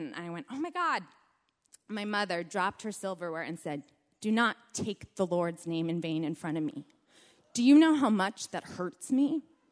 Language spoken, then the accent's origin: English; United States; we're Mormon, but we're also American